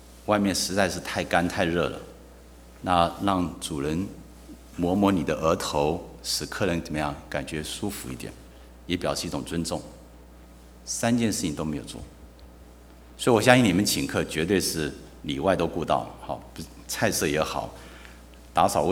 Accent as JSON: {"language": "Chinese", "country": "China", "said": "因为我们中国人数学太好，都是这样想。"}